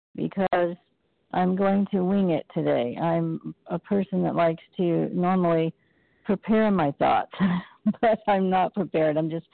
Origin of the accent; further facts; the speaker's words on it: Nebraska, United States; I'm from Nebraska.